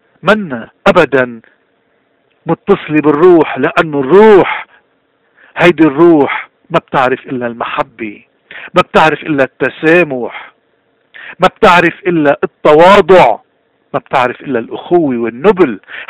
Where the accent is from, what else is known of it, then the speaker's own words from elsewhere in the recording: Lebanon; من هوني كلبنانيين ما فينا نفصل الدين أبدا